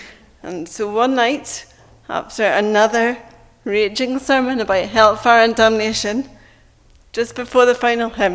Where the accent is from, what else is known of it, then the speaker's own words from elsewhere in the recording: Northern Ireland, United Kingdom; So you'll already have picked up that I'm from Northern Ireland, as is Lisa. I'm a Northern Irish, small town, evangelical Protestant